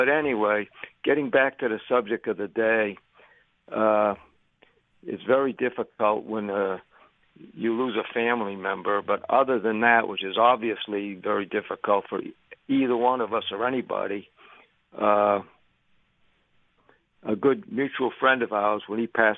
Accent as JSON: {"language": "English", "town": "Philadelphia", "region": "Pennsylvania", "country": "United States", "tie": "born or raised there", "said": "I saw a lot of players growing up in the Philadelphia area."}